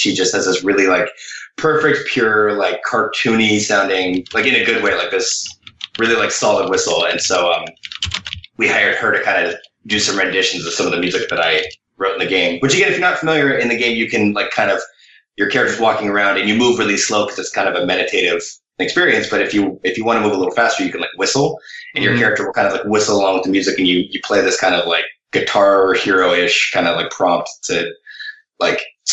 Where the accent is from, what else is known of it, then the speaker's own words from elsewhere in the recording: Minnesota, United States; my home state of Minnesota.